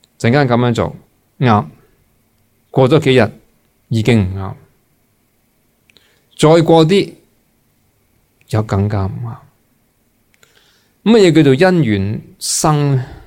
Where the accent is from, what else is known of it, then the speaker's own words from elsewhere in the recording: China; 我哋中国人念阿弥陀佛呢个咁嘅习惯，其实都系好好嘅。